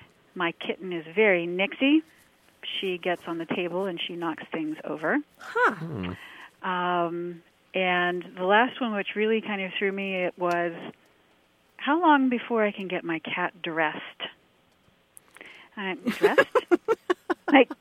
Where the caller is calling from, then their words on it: Sealands Grove, Pennsylvania, United States; I am calling from Sealands Grove, Pennsylvania